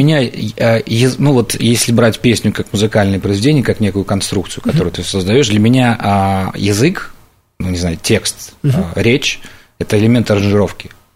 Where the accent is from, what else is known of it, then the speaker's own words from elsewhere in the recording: Polesia, Belarus; я родом с Южного Полесья, где белорусский язык по радио только звучит.